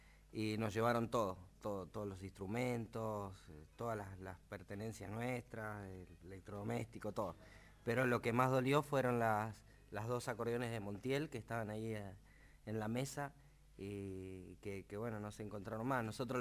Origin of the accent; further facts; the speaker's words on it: Buenos Aires, Argentina; born there; a mí, a tantos otros que también nacimos en Buenos Aires